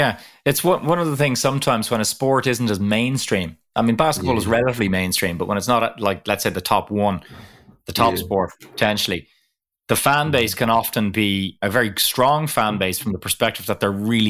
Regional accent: Ireland; you're kind of looking around it as an Irish guy and you're going, wow.

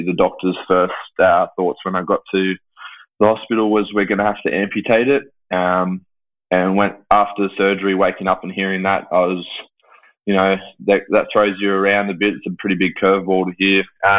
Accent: Tamworth, New South Wales, Australia; I moved from Tamworth, where I grew up, a small country town, down to Sydney

